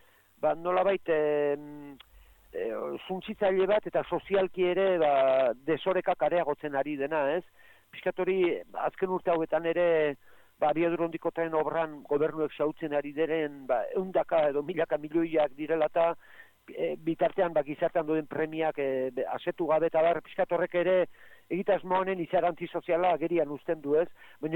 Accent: Basque Country, Spain; ni Gipuzkoarra naiz

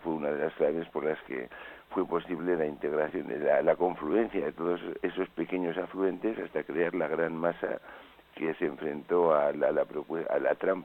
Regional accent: Navarre, Spain; En mi pueblo, yo soy un pueblecito cerca de Las Bardenas, relativamente cerca

